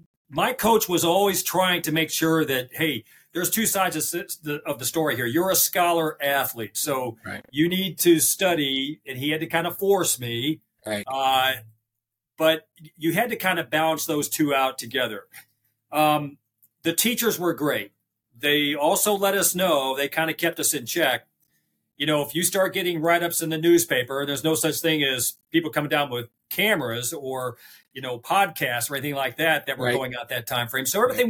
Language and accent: English; Swanton, Ohio, United States; also born or lived in Marion; I was born in Marion, Ohio. My parents moved to Northwest Ohio in Swanton when I was young. That's where I went to grade school. And I went to Swanton High School